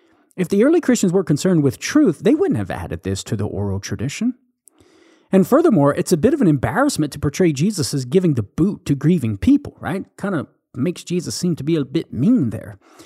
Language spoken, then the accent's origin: English; Louisiana, United States; accent: Southern Cajun; wouldn't change my Southern Cajun expressions to proper English because such expressions identify me as a Southerner.